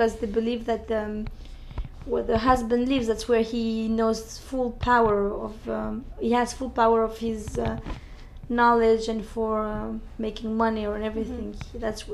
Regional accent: Tunisia; English is a second language; moved away as an adult; now in Miami, United States; I'm from Tunisia. Who would have thought one day I would come in Miami in the United States?

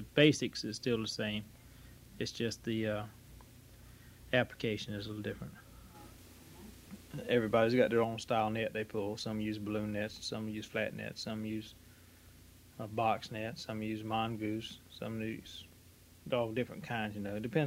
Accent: Fernandina Beach, Florida, United States; born there; I was born in Fernandina Beach, January 12, 1949.

